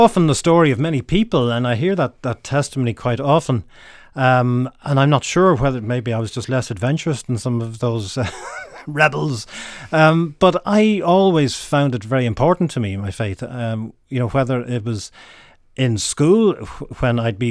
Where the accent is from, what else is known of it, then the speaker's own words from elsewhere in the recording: Dublin, Leinster, Ireland; Well, I was brought up in Temple Oak, South Dublin, as Church of Ireland baptised, and went to a local Church of Ireland school. So I suppose culturally I grew up in a Church of Ireland environment